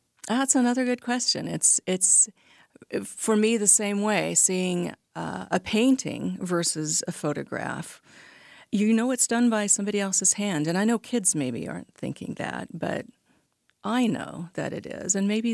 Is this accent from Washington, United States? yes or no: yes; Washington, United States; I grew up in Washington State, and the coast of Washington is fairly rugged